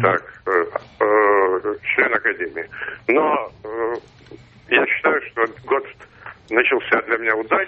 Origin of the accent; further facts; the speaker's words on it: Moscow, Russia; Я москвич в нескольких поколениях. Ага. И довольно немолодой.